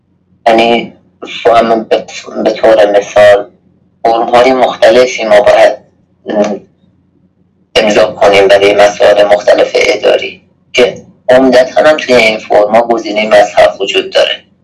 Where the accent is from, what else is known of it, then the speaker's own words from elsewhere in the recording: Iran; ما هم ایرانی هستیم هم مسیحی